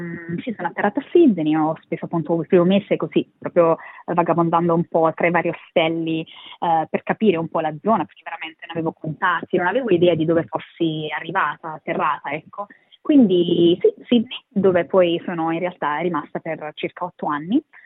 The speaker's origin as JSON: {"language": "Italian", "region": "Basilicata", "country": "Italy", "tie": "born or raised there", "also_born_or_lived": "Varese", "moved": "as an adult", "said": "Io sono della provincia di Potenza, un piccolo paesino nella Basilicata, e i miei genitori vivono ancora lì. Io però ho fatto l'università a Varese, quindi a 18 anni, quasi 19, sono andata via, mi sono trasferita a Varese."}